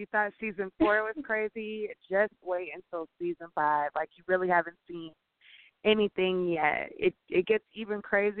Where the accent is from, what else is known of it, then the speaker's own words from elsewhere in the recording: Louisiana, United States; You know, I'm a little ratchet because I'm from Louisiana.